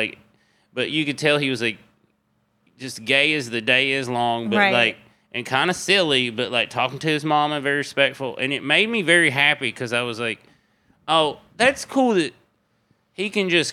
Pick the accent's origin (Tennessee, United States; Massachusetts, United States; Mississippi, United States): Tennessee, United States; Crossville; East Tennessee, Crossville, Tennessee.